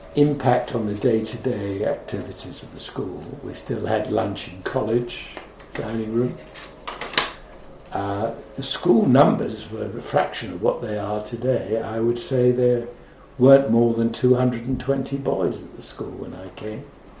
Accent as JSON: {"language": "English", "region": "England", "country": "United Kingdom", "said": "there was a much more serious side to being an Englishman, a young Englishman in London in 1945."}